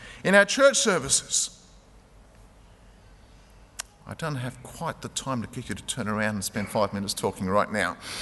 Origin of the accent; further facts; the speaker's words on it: Sydney, New South Wales, Australia; I'm just visiting from Sydney and just down on holidays.